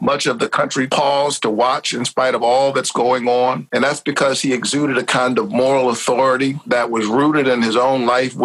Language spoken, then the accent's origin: English; United States; in the separation of church and state is part of the covenant, actually, we have with one another as an American people.